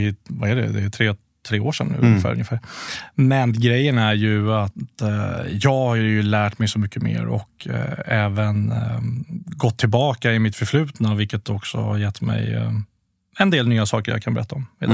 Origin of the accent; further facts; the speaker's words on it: Skokloster, Uppsala County, Sweden; also born or lived in Flemingsberg; Egentligen faktiskt i Skokloster där jag växte upp med mamma och pappa. Som då skildes när jag var 4. Då flyttade jag och mamma till Flemingsberg först.